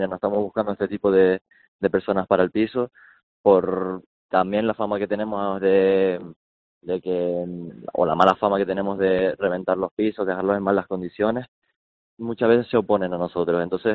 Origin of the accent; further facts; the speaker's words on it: Canary Islands, Spain; now in La Laguna, Spain; No, yo soy del sur de Tenerife.